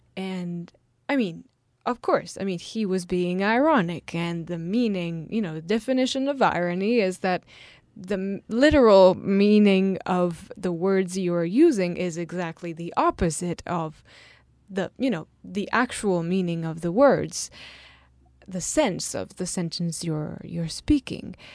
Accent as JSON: {"language": "English", "country": "Italy", "second_language": "English", "said": "And I come from a European country where we're not so rowdy. And I come from Italy."}